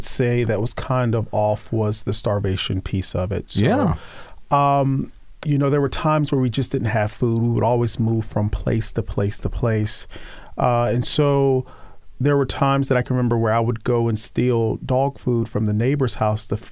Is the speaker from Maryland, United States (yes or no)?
yes; Maryland, United States; born there; I was born on the Eastern Shore of Maryland, and I was born into a single-parent home